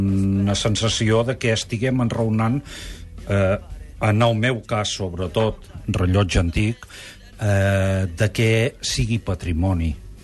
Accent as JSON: {"language": "Catalan", "region": "Catalonia", "country": "Spain", "tie": "born there", "said": "No, vaig néixer a Mollà."}